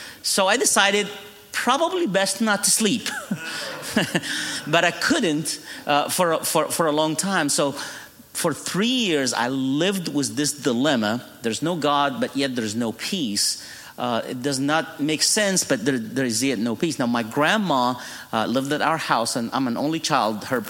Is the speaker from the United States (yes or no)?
no; Cairo, Cairo Governorate, Egypt; English is a second language; I was born and raised in Cairo, Egypt.